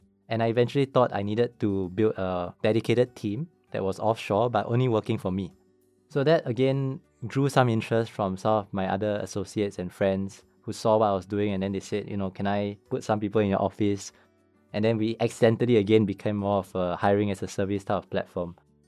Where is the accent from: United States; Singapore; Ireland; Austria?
Singapore; very much like most Singaporeans, you know, growing up in Singapore, going to school, trying to get good grades.